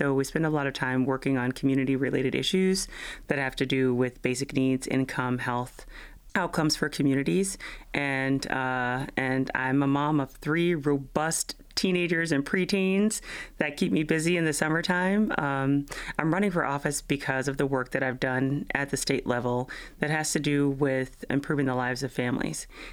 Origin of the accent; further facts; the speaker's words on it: the South, United States; my family is a family of hunters. We're from the South.